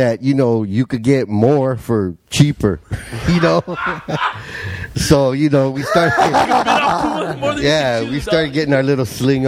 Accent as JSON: {"language": "English", "town": "National City", "region": "California", "country": "United States", "tie": "born or raised there", "said": "Well, I grew up in National City. Just right."}